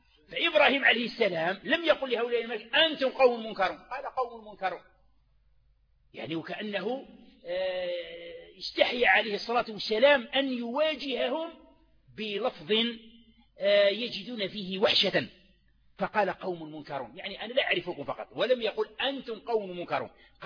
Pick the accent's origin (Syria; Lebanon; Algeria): Algeria; احنا عندنا في الصحراء ولا عندنا في غرب الجزائر